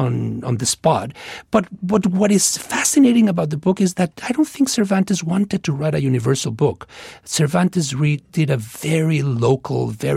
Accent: Mexico; I'm originally from Mexico.

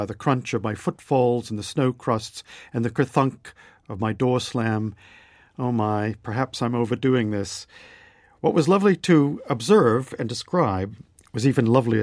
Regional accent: Medford, United States; I grew up in Medford

